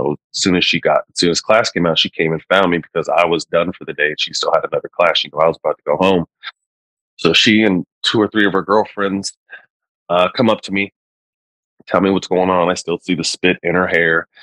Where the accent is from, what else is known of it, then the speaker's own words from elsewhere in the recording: Bay Area, California, United States; also born or lived in Sacramento, United States; I didn't really have any issues with the mixed race until I moved from the Bay Area to Sacramento.